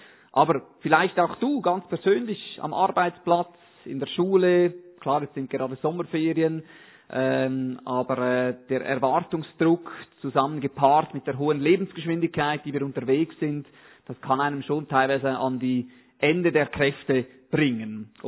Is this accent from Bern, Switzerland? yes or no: no; Zug, Switzerland; now in Schaffhausen, Switzerland; Ich fühle mich nicht so betroffen, weil ich bin nicht von Schaffhausen ursprünglich. Ich komme aus der Innerschweiz, aus Zug.